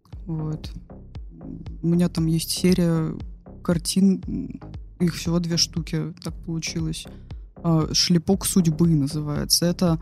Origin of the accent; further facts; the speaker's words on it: Komarovo, Leningrad Oblast, Russia; Но я, в общем, в детстве жила в Комарово